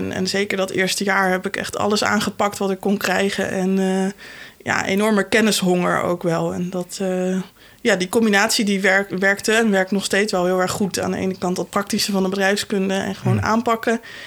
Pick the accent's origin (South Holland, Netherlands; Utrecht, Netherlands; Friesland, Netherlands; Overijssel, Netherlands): Utrecht, Netherlands; Woudenberg; Nee, in Woudenberg.